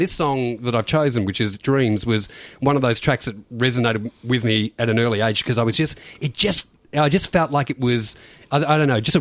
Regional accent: Beaumaris, Victoria, Australia; I grew up in Bayside, Beaumaris, with my darling sister. And a brother

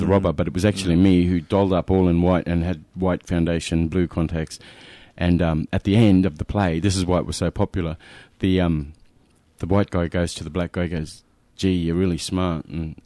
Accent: Katherine, Northern Territory, Australia; But I grew up in Katherine. So a lot of my family are in Katherine as well.

